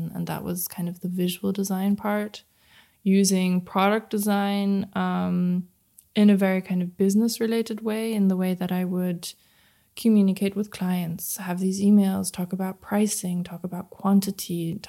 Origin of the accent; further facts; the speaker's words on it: Berlin, Germany; Growing up in Berlin in the 90s, I wouldn't really want to identify with the word of innocent.